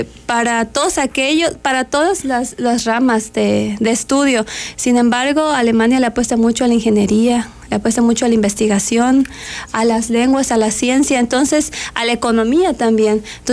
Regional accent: Tuxtla Gutiérrez, Chiapas, Mexico; also born or lived in Puebla; Soy de Puebla, pero toda mi vida, desde muy pequeñita, pues nos mudamos aquí a Tuxtla.

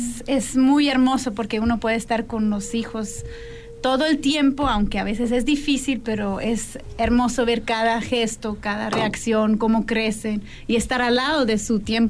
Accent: Switzerland; Ahí nací, en Suiza, exactamente.

